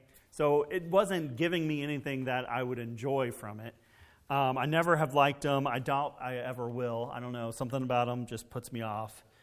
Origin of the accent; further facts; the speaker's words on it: Scurry, Texas, United States; when I was a boy growing up in Scurry, Texas, out in the middle of nowhere, just south of Dallas, we had a pear tree in our front yard.